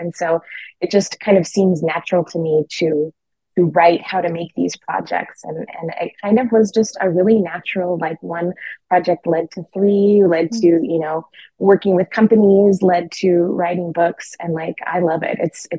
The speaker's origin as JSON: {"language": "English", "region": "California", "country": "United States", "said": "I am a fabric and textile designer, and I write quilting books too. We are from Northern California, a little bit east of Sacramento."}